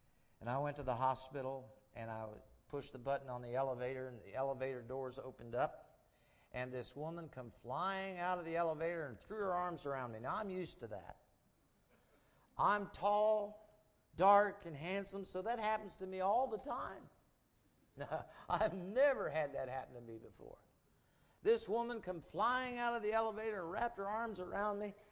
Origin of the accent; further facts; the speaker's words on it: Akron, Ohio, United States; I took my wife to see where I grew up in Akron, Ohio, on Britton Road, and I couldn't believe it.